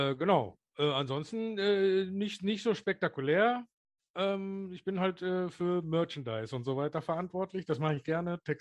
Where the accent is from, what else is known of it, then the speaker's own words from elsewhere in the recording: Detmold, North Rhine-Westphalia, Germany; Ja, ich komme aus Detmold, im schönen Lippe.